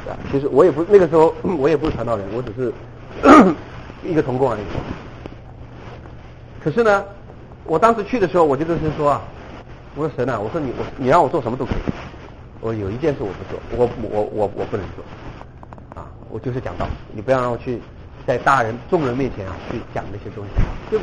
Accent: China; 我们中国人只能说昨天啊，来表示这个事情是发生的事情

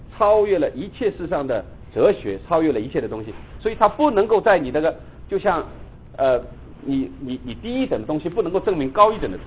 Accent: China; now in United States; 因为我们现在从大陆过来的，我们都知道，包括在美国

